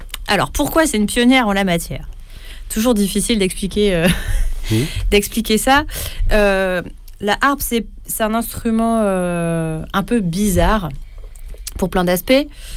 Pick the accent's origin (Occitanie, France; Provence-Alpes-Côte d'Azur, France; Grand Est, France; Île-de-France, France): Provence-Alpes-Côte d'Azur, France; Arles; il y avait un super festival quand j'étais enfant à Arles